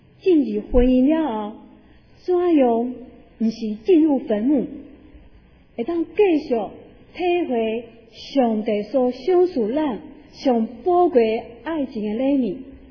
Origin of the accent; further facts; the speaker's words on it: Taiwan; 其实我们台湾人加以色列人很相像